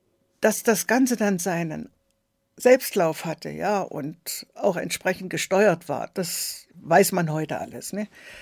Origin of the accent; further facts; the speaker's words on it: Germany; Und das war ja ein großes Handicap bei uns in der DDR, dass wir seit der 5. Klasse Russisch hatten und im Grunde genommen keiner sprechen konnte